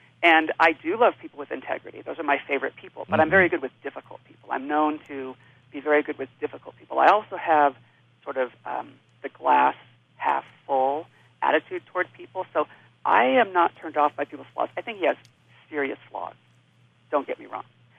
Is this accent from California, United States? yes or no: yes; Coronado, California, United States; I was born and raised in Coronado.